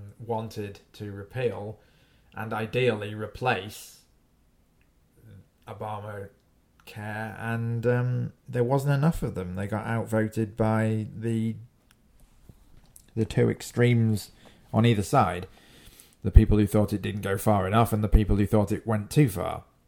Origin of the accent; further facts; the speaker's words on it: United Kingdom; I also have to say, as a British person, I can't imagine a scenario where the Speaker of the House